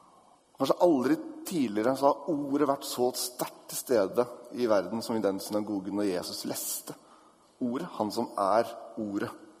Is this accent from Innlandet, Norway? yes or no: no; Sandefjord, Vestfold, Norway; Når jeg kommer hjem til Sandefjord, så vet jeg hva som bak den bekken.